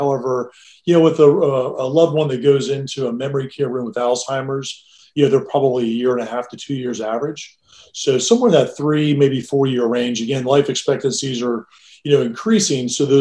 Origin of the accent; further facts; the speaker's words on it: Florida, United States; But yeah, I grew up in Central Florida, went to the University of Florida, and so did my wife. And kind of a local yokel as that applies, you know.